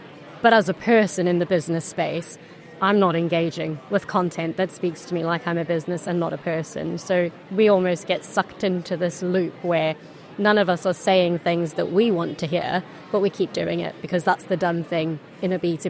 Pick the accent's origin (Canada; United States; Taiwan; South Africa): South Africa; now in Leeds, United Kingdom; I'm from South Africa originally, but here a couple of years and butchered the accent a bit.